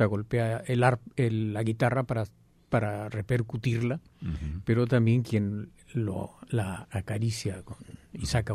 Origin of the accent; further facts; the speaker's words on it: Mexico; Yo de niño en la Cienega de Chapala, justo en la noche, después ya de que la gente trabajó en el campo, en la noche, en las orillas del pueblo, los hombres cantando a capela.